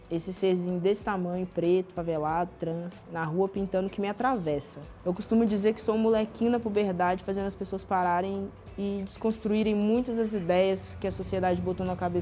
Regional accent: Belo Horizonte, Minas Gerais, Brazil; tenho 28 anos. Sou nascido e criado no Alto Veracruz.

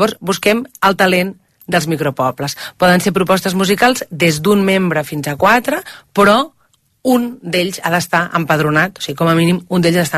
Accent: Barcelona, Catalonia, Spain; jo que sóc de Barcelona, tot i que ja no hi visc, fer concerts en un micropoble és molt divertit

